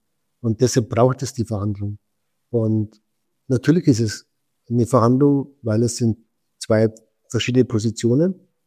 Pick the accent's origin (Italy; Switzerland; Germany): Switzerland; ich bin ein Schweizer